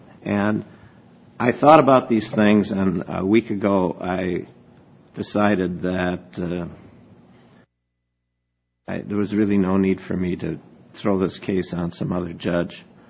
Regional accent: Milwaukee, Wisconsin, United States; I'm from Milwaukee.

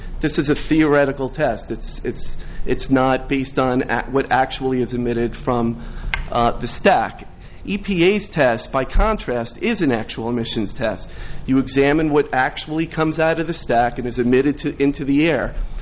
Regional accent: New York, United States; accent: New York, Bronx; It's got a little bit of the Bronx twinge in it, I guess.

